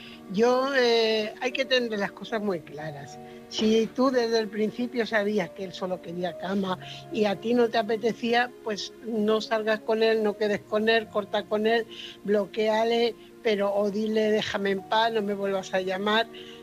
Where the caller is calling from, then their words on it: Fuenlabrada, Community of Madrid, Spain; corresponsal de Fuenlabrada.